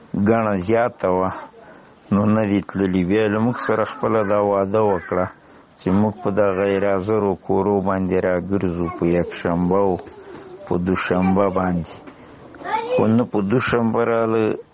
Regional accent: Paktia, Afghanistan; موږ د پکتیا د ولایت یو، د بټي کور د ولسوالۍ د باریکاو په سیمه کې شتون ده

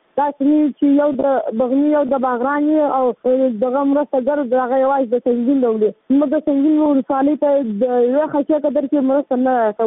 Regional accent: Helmand, Afghanistan; زه د هلمند ولایت یم

